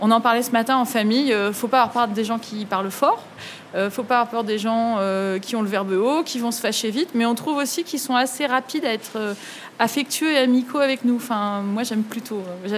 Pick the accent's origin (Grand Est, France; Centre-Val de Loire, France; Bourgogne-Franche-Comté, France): Centre-Val de Loire, France; Chartres; je viens de Chartres, à une heure de Paris.